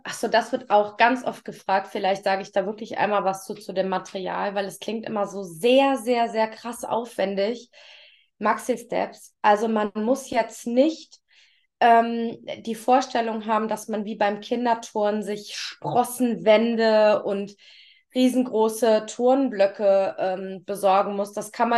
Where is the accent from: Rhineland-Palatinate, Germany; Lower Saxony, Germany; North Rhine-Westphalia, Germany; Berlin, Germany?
North Rhine-Westphalia, Germany; Düsseldorf; ich komme ja im Ursprung aus Düsseldorf